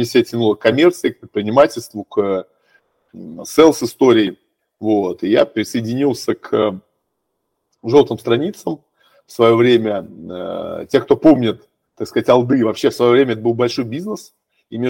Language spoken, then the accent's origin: Russian; Saint Petersburg, Russia; я вообще из Петербурга.